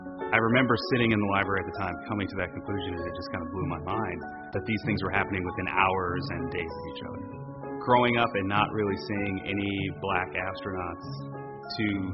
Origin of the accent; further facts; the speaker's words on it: Los Angeles, California, United States; I grew up in Los Angeles, California. So South Central LA, which is a block of about 24 neighborhoods.